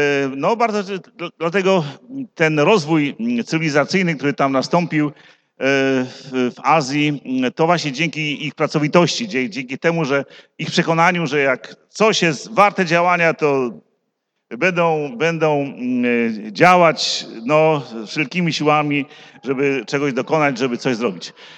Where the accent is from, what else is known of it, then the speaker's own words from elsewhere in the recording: Zielona Góra, Lubusz Voivodeship, Poland; bo ja z Zielonej Góry. Tam się urodziłem i do tamtego kościoła chodziłem w Zielonej Górze.